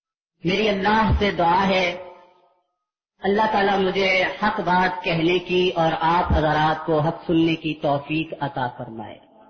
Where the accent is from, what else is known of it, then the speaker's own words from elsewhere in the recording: Gujranwala, Punjab, Pakistan; گویا کہ میں 1972 3 مارچ 1972 گجرانوالہ میں ہی پیدا ہوا اور تقریباً 32.5 سال کے قریب عرصہ بچپن جوانی کے یہ کچھ ایام میں نے اسی طرف بسر کی.